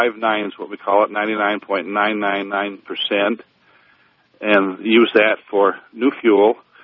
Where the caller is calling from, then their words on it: Salt Lake City, Utah, United States; from Salt Lake, having a 300-year solution for disposal of spent nuclear fuel.